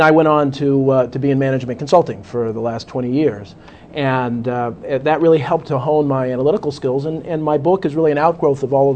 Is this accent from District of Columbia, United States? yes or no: no; Boston, Massachusetts, United States; born there; also born or lived in New York / Connecticut / Maryland; Well, I was born in Boston. My dad's a United Methodist minister, so we moved around a lot. So lived in New York and Connecticut and Maryland, so I was kind of a minister brat.